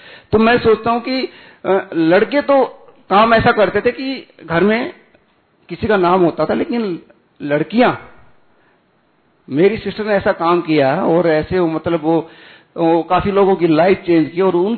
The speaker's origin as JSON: {"language": "Hindi", "town": "Rohtak", "region": "Haryana", "country": "India", "said": "और मैं रोहतक हरियाणा से हूँ।"}